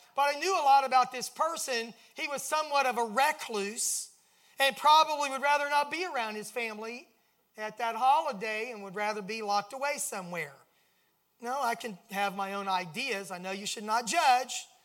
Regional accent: Florida, United States; also born or lived in St. Louis; I was raised in South Florida where I don't know what seasons really were.

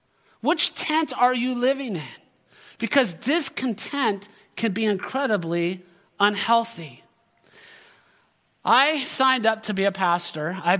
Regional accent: Villa Park, California, United States; I grew up in Villa Park in Orange County, my teenage years. Villa Park is hoity-toity, snobby part of Orange County, which Orange County is known to be snobby just as a whole.

